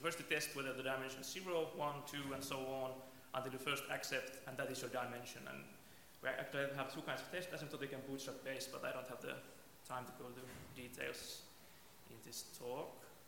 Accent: Finland; from Finland

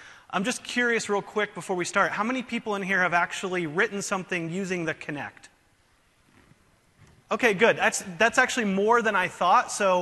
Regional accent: Seattle, Washington, United States; I'm from Seattle. He's always trying to get me to move down to San Diego.

